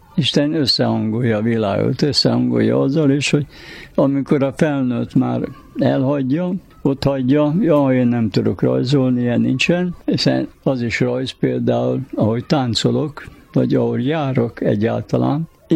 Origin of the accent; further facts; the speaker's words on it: Hungary; born there; Nagyon szeretem ezt a hazát, ide születtem, és ízig vérig hazafiának érzem magamat